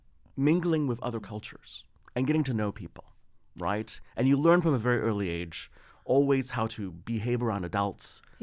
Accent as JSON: {"language": "English", "region": "New York", "country": "United States", "lives_now": "Los Angeles, United States", "said": "I always called myself, I'm a New Yorker, you know?"}